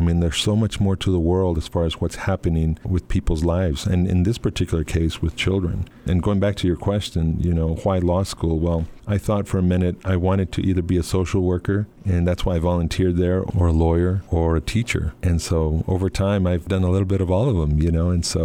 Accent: California, United States; And then, I grew up in the South Central, so there was my share of gangs and, you know, problems and things.

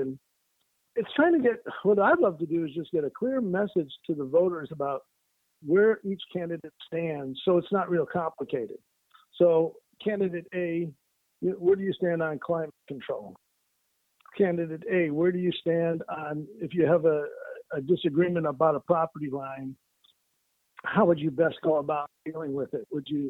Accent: Chicago, Illinois, United States; You know, I'm from Chicago.

